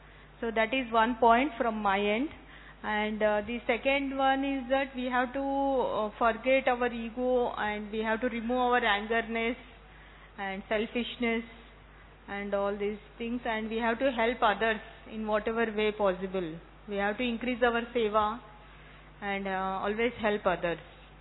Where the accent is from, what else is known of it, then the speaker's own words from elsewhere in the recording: Mumbai, Maharashtra, India; I am from Mumbai.